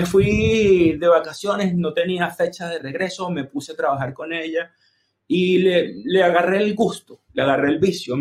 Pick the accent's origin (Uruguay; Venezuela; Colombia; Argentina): Venezuela; moved away as an adult; salí de Venezuela a medio de la carrera